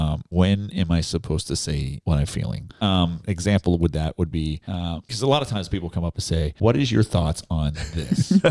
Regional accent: New England, United States; I mean, I everybody knows I grew up in New England. I usually speak my mind.

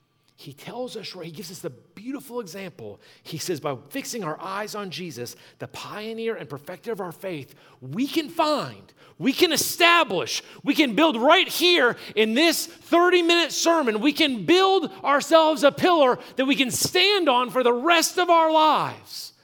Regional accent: Newport News, Virginia, United States; born there; If I look at from when I was born in Newport News, Virginia, son of a naval officer

